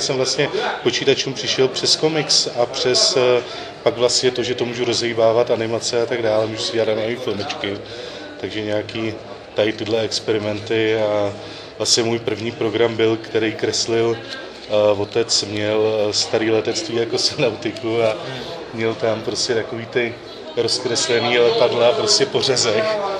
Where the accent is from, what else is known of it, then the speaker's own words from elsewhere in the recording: Moravia, Czechia; Jsem sice z Moravy, jako